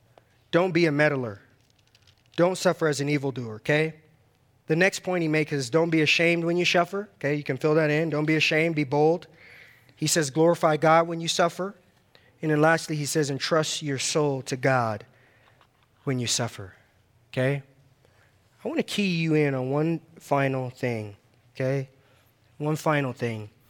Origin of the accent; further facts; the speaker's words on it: San Diego, California, United States; I can't remember my own testimony when I went back to San Diego. I'm from California. And I remember going back home